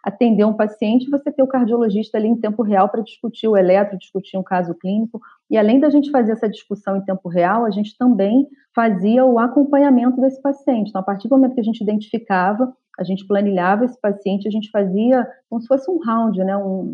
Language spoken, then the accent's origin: Portuguese; Petrópolis, Rio de Janeiro, Brazil; born there; quando eu vim para aqui, para minha cidade, né, onde eu nasci, em Petrópolis